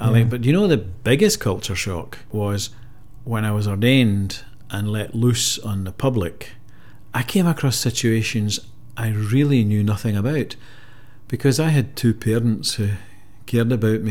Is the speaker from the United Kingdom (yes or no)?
yes; Girvan, Scotland, United Kingdom; they decided we would stay in Girvan. So I was brought up in Girvan, went to school in Girvan, primary school and then secondary school. So that's where I come from.